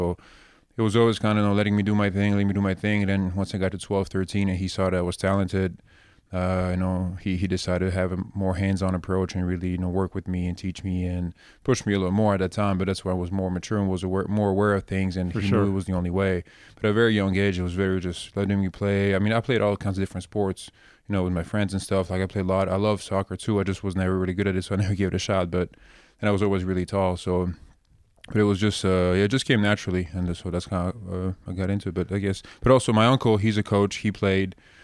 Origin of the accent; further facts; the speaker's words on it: Belgium; also born or lived in Switzerland; So I was born in Switzerland. My dad played professionally there. Then I moved to Belgium, where he continued his career after that.